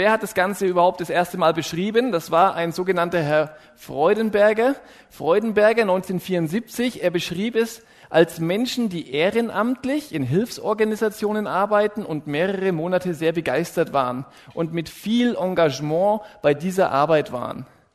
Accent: Nuremberg, Bavaria, Germany; Ich habe Medizin studiert in Erlangen, an der Uni Erlangen und bin aus Nürnberg.

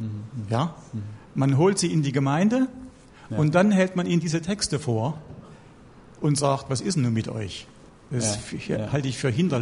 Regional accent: Germany; Ich komme ja aus der DDR.

